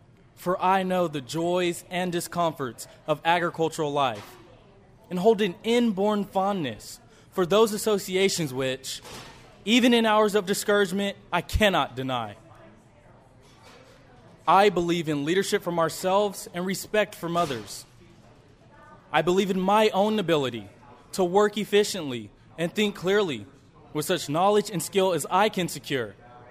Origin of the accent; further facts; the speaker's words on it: California, United States; I am a sophomore from California. I attend Mission Oak High School.